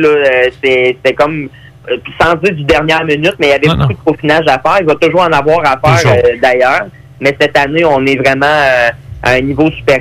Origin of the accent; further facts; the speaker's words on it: Saint-Tite, Quebec, Canada; En plus, je suis natif de Saint-Tite.